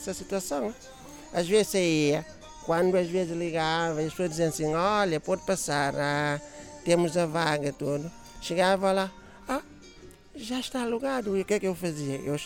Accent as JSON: {"language": "Portuguese", "country": "Guinea-Bissau", "said": "eu sou da Guiné"}